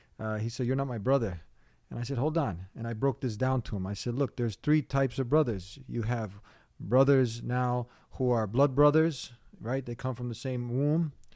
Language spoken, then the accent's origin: English; Chicago, Illinois, United States; you're growing up in Chicago, right? And in Chicago, if you don't have proper direction, you're going to go in the wrong direction.